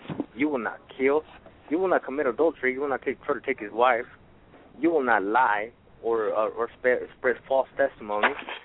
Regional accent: León, Guanajuato, Mexico; I'm a Mexicano. I'm from León, Guanajuato, Mexico. I speak both languages, Spanglish and English.

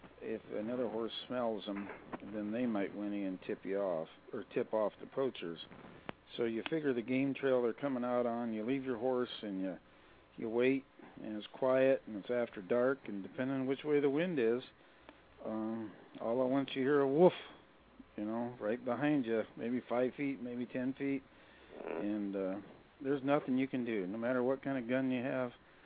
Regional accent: Iowa, United States; Maybe because I grew up in Iowa, but, you know, it's warmer, it's more peaceful.

